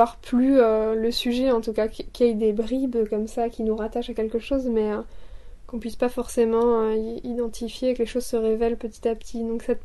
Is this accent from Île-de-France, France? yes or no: no; Grand Est, France; moi j'ai grandi en Lorraine, donc il y a peut-être quelque chose géographiquement signifiant